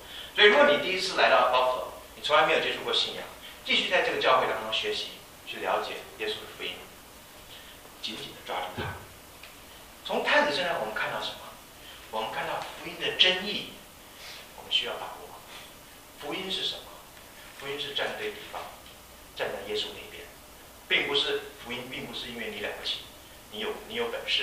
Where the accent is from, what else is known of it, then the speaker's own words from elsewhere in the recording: United States; 那因为我是从美国来的嘛